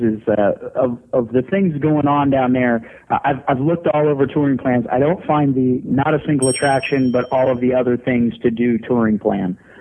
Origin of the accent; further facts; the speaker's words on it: Atlanta, Georgia, United States; I'm from Atlanta.